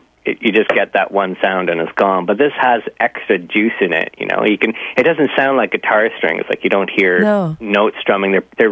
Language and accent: English; Ottawa, Ontario, Canada; now in Toronto, Canada; I grew up in Ottawa. We all live in Toronto now, but, you know, no one's actually from Toronto. We just moved there. But I grew up in Ottawa